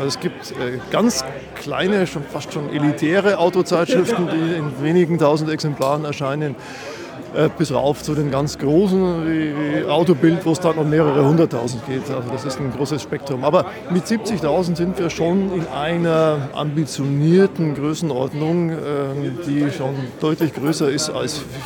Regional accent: Bad Aibling, Bavaria, Germany; now in Berlin, Germany; Ich bin alles andere als gebürtiger Berliner. Der Verlag sitzt im tiefen Oberbayern in Bad Aibling, das liegt zwischen München und Rosenheim. Die Redaktion, da komme ich auch her, deshalb spreche ich auch so.

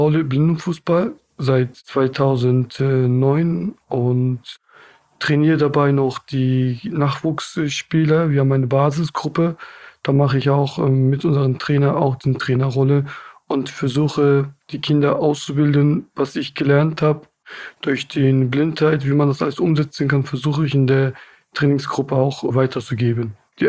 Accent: Turkey; ich komme aus der Türkei, aber ich bin selber Kurde.

